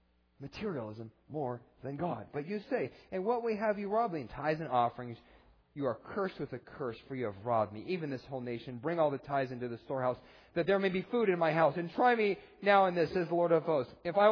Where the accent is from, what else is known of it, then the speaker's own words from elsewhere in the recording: Arizona, United States; I mean, I'm from Arizona, and I'm like, you know what?